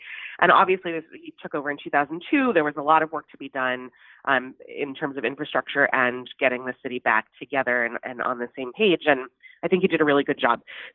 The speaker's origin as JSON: {"language": "English", "region": "New York", "country": "United States", "moved": "as an adult", "said": "So I, in full disclosure, I left New York soon after Mayor Bloomberg took over."}